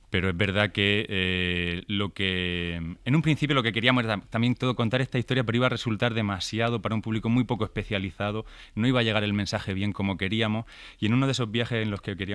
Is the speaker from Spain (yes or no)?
yes; Vera, Andalusia, Spain; yo soy de Vera, de un pueblo de Almería